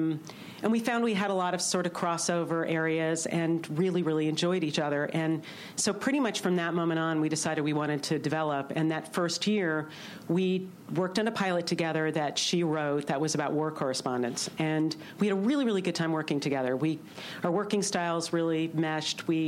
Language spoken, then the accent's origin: English; New York, United States; She's from the Midwest. I'm from New York.